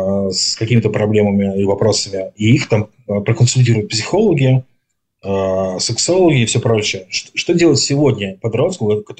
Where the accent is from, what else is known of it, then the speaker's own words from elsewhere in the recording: Saint Petersburg, Russia; в мою молодость, например, да, в мою юность, в мое детство, у нас в Петербурге